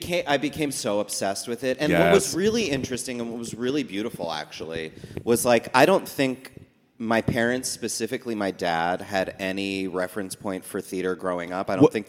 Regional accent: West Orange, New Jersey, United States; West Orange, New Jersey.

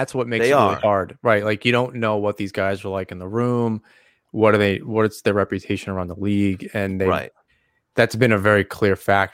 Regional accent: New York, United States; Well, I'm from Long Island originally. So I grew up there. I went to Sachem High School.

